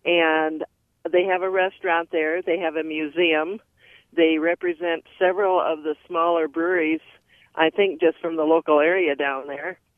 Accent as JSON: {"language": "English", "town": "Potosi", "region": "Wisconsin", "country": "United States", "said": "Okay, I'm from a small town in southwest Wisconsin called Potosi."}